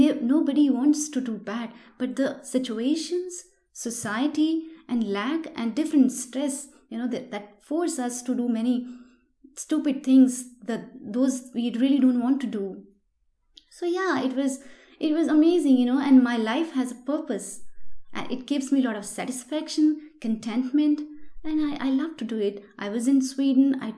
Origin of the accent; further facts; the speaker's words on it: Palampur, Himachal Pradesh, India; I grew up in Himachal Pradesh in a very small town called Palampur. It's famous for its tea garden. It's a beautiful, lush green valley. And it's a beautiful tourist place.